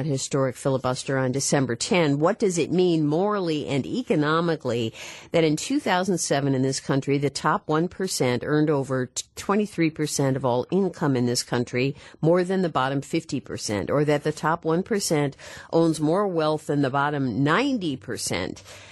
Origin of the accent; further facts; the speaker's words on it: India; also born or lived in England / United States; I grew up in the whole world. I grew up in India. I grew up in England. I grew up in the United States.